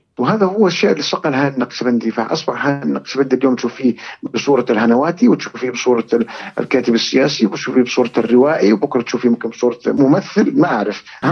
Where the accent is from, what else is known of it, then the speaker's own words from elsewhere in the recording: Saudi Arabia; كوني على يقين أنه إحنا كسعوديين مندهشين أكثر من غير السعوديين